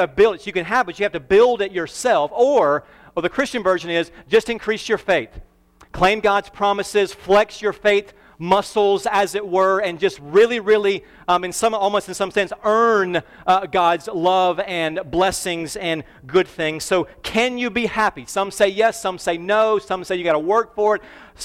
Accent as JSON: {"language": "English", "region": "the South", "country": "United States", "said": "I've never seen those before, but I'm from the South. We don't have much things like that down there."}